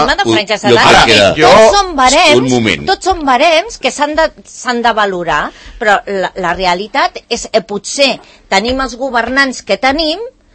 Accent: Catalonia, Spain; sóc catalana i sóc espanyola

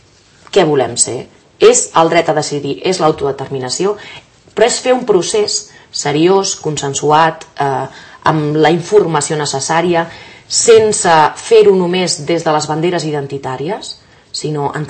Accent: Catalonia, Spain

